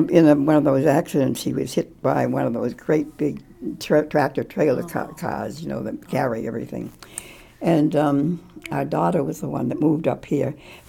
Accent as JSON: {"language": "English", "town": "Weston", "region": "Massachusetts", "country": "United States", "tie": "born or raised there", "also_born_or_lived": "Waltham", "said": "They were there until I was about 12 years of age. We lived in Weston, but I was born in Waltham, which was a city next door in Massachusetts, you know, down the road a piece, as they say."}